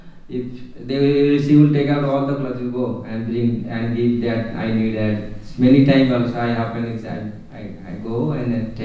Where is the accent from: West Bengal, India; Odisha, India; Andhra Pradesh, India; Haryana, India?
Odisha, India; In India, especially because I am from Orissa, Orissa, so the culture, no?